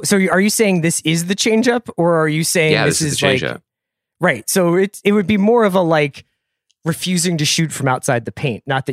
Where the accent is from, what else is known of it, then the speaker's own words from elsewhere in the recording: California, United States; a loving homage to growing up in the San Fernando Valley